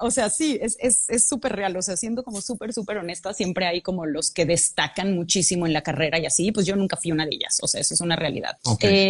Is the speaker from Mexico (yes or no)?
yes; Guadalajara, Jalisco, Mexico; ahorita estoy desde Guadalajara, como les decía, que yo soy de Guadalajara, entonces estoy desde casa